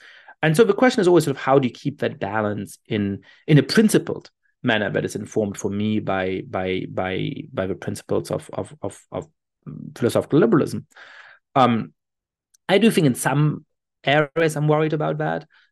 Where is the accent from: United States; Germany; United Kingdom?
Germany; my Jewish identity growing up in Germany was in good part based on the history of persecution of my family, even though I'm not religious.